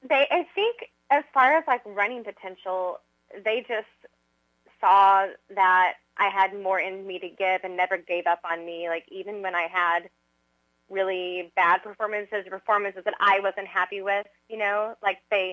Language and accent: English; Little Rock, Arkansas, United States; So I am from Little Rock, Arkansas.